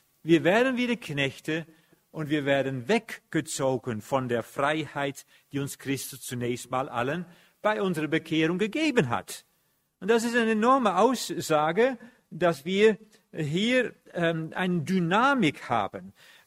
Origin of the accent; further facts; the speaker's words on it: Netherlands; now in Herborn, Germany; Ich bin Holländer, ich wohne aber in Herborn